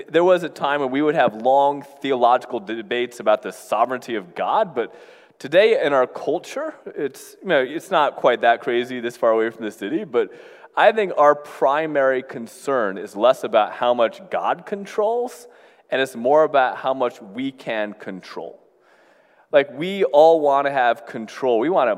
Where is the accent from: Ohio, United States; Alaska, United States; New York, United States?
New York, United States; I am from New York. Aside from going to school for a little bit, I think I've lived within the FM broadcast radius of the Empire State Building for, aside from a couple years in school again, for almost all my life.